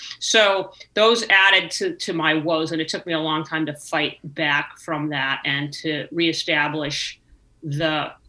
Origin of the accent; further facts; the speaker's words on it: California, United States; I think I was young and I was female and I was from California